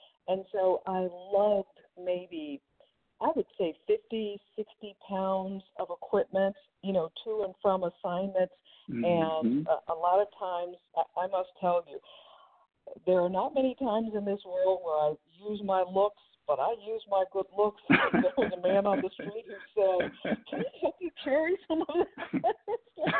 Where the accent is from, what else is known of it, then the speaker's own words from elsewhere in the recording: Midwest, United States; And growing up in the Midwest, I had covered tornadoes and severe storms, but I had never seen a hurricane